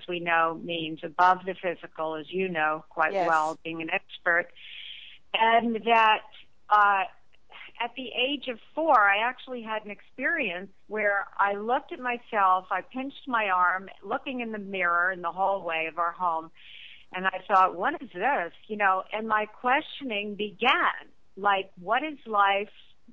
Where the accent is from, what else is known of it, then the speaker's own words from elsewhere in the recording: Shrewsbury, New Jersey, United States; born there; town called Shrewsbury, New Jersey.